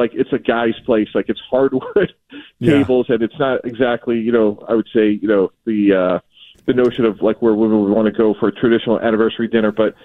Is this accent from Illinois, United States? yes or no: no; Needham, Massachusetts, United States; I grew up in Needham, Mass. with a dream.